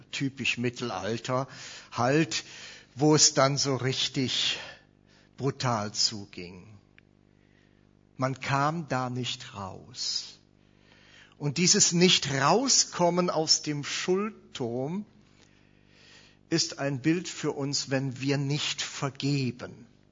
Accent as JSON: {"language": "German", "region": "North Rhine-Westphalia", "country": "Germany", "said": "ihr hört an meinem Dialekt, ich komme aus Kölner Gegend. Ich versuche Hochdeutsch zu sprechen"}